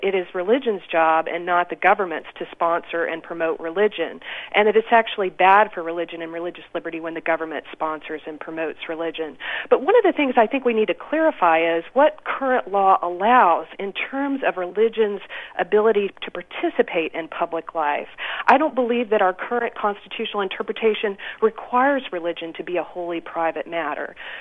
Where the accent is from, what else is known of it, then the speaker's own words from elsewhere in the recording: Southern US, United States; I grew up in the South, and I lived there for many years and now teach there.